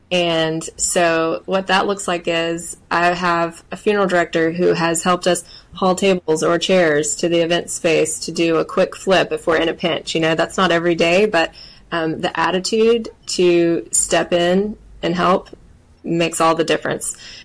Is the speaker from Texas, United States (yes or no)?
yes; Texas, United States; My dad had a lot of success out of town in my hometown outside of Beaumont with a wedding venue.